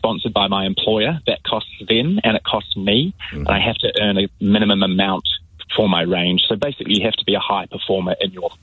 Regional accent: New Zealand; now in London, United Kingdom; I'm a New Zealander living in London on a visa.

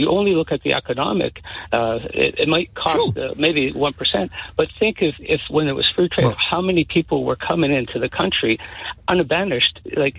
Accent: Canada; moved away; don't forget, I'm a Canadian. So I've had to do this since I landed here

